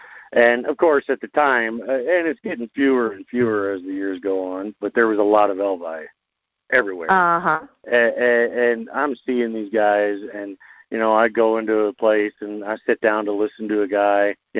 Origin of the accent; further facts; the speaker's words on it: Colorado, United States; You know, I'm from Colorado.